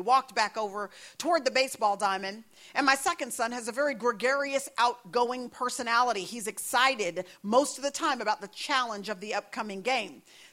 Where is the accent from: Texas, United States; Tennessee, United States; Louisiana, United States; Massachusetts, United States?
Texas, United States; And I don't know where you are from, but we're from Texas.